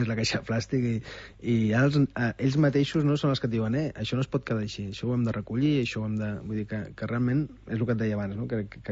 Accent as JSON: {"language": "Catalan", "town": "Tarragona", "region": "Catalonia", "country": "Spain", "said": "jo haig de confessar que sóc de Tarragona"}